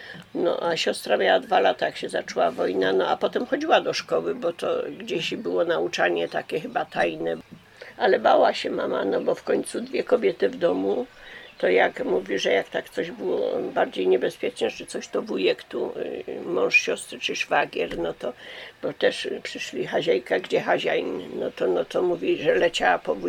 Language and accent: Polish; Andrychów, Lesser Poland, Poland; mieszkam w Andrychowie od urodzenia, za Pańską Górą.